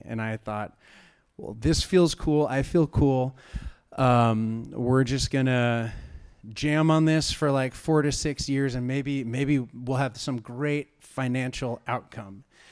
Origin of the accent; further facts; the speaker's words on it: Santa Barbara, California, United States; I grew up in Santa Barbara, California, and it's right on the coast of California.